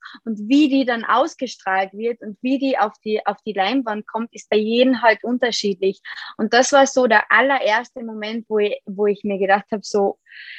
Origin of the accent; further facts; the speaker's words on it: Austria; bei uns in Österreich heißt es halt Matura